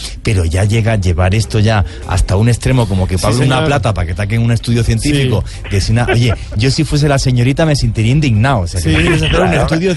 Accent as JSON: {"language": "Spanish", "country": "Spain", "said": "A mí, porque yo soy español, ¿no?"}